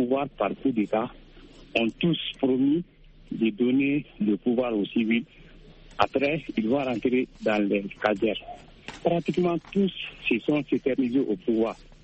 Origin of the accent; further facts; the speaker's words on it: Bamako, Mali; Oui, je suis de Bamako et précisément de Sévenikoro.